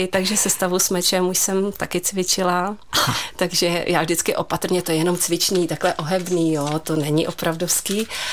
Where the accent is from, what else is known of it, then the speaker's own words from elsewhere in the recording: Rudník, Hradec Králové Region, Czechia; firmu mám pořád v Rudníku, protože … z Rudníku, ale domeček ateliér mám v Dolní Olešnici